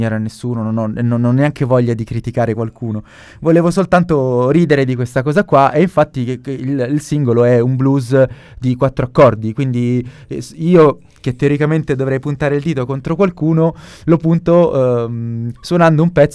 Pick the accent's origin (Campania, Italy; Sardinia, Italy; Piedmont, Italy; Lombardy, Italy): Piedmont, Italy; Turin; now in Rome, Italy; Io sono di Torino, ma abito a Roma da almeno 10 anni, ho perso il conto.